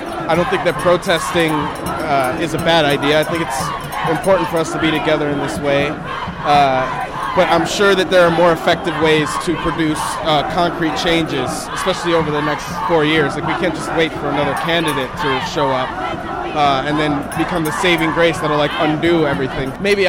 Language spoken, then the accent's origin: English; Rochester, New York, United States; now in Brooklyn, United States; I grew up in Rochester, New York. I live in Brooklyn now.